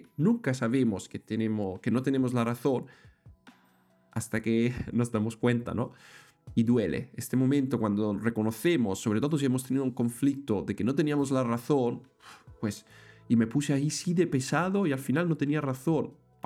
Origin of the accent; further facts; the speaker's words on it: Italy; Spanish is a second language; soy italiano